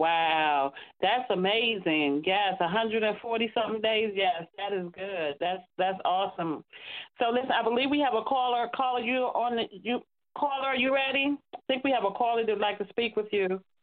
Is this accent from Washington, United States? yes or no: no; Washington, District of Columbia, United States; I grew up in Southeast myself, so it's kind of hard, especially for a black man, not to fall prey to the streets.